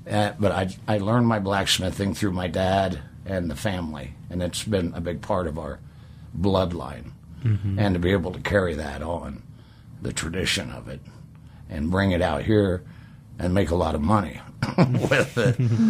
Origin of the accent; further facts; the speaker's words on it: Indiana, United States; I grew up in Indiana, Southwestern High School, and I did graduate.